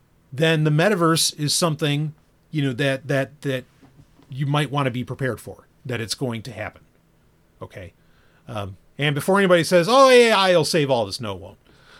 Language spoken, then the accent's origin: English; New York City, New York, United States; I mean, I know I'm from New York City.